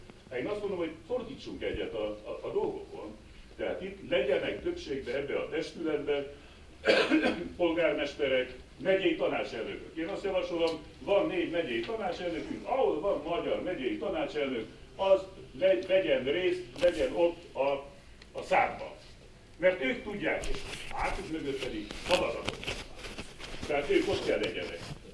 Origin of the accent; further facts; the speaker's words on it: Cluj-Napoca, Cluj County, Romania; én Kolozsváról jövök, én kolozsvári ember vagyok.